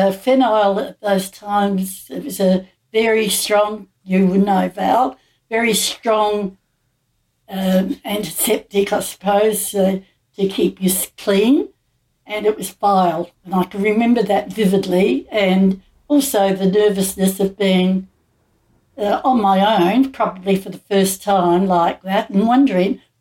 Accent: Adelaide, South Australia, Australia; And one little girl across the road from me died. I came from Adelaide.

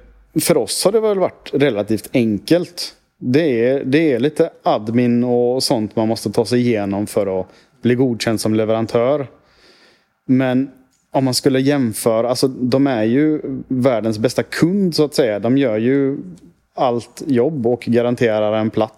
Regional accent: Sweden

